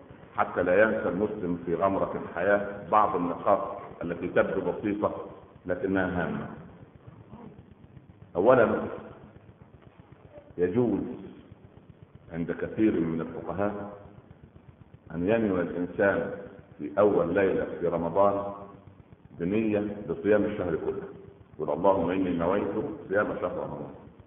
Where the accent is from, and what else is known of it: Egypt